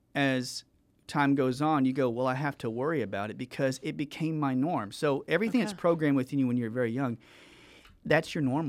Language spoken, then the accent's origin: English; Georgia, United States; because we grew up early age in Georgia.